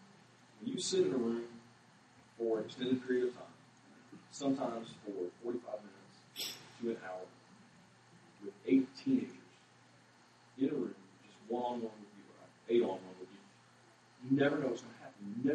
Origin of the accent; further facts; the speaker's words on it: Flatford, Florida, United States; All of them made the 2.5-hour drive from Waycross to my hometown, Flatford, Florida